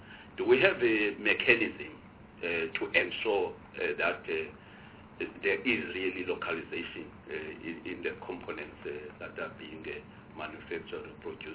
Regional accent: Eastern Cape, South Africa; I'm from the Eastern Cape. For years, we've been talking about the Umzimvu project.

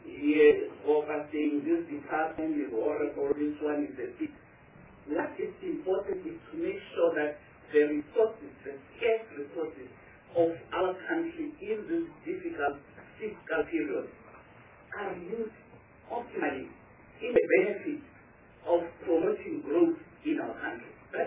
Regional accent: Gauteng, South Africa; Because as far as I'm concerned, I come from the Rand area.

